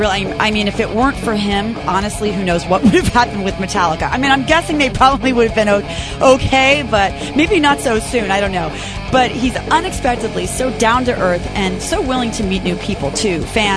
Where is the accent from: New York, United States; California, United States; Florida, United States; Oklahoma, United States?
Florida, United States; Miami; I'm from Miami, then I love them already.